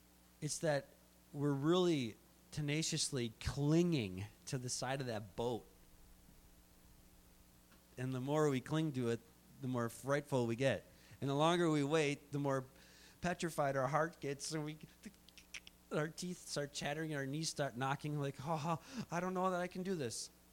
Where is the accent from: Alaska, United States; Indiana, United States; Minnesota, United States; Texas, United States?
Minnesota, United States; I'm from Minnesota, I understand how winter is.